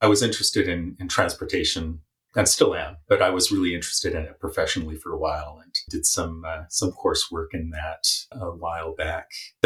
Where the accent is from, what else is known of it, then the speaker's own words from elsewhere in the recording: Oakley, California, United States; also born or lived in Walnut Creek; I was born in Walnut Creek, but I didn't actually live there. About 25 miles east of San Francisco. But I didn't live there. I lived in this tiny town called Oakley, which is way out there.